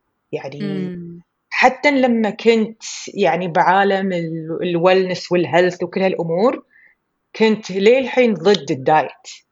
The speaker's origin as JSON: {"language": "Arabic", "country": "Kuwait", "accent": "Kuwaiti", "said": "وإن شاء الله المستمعين فاهمين لهجتي، لأن ما راح أقدر أتكلم بأي لهجة ثانية غير الكويتي."}